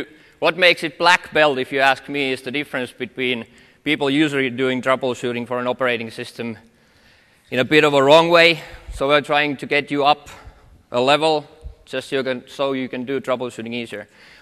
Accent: Finland; first language Finnish; English is a second language; So, as you can perhaps guess, English is not my native language. So just so that you bear with me when I'm trying to make my jokes and translate them from Finnish to English

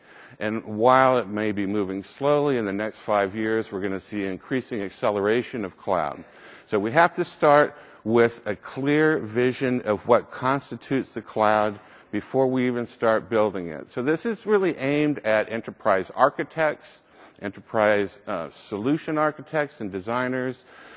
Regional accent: Texas, United States; But you have to understand, I'm from Texas, and my idea of international travel is going to Arkansas.

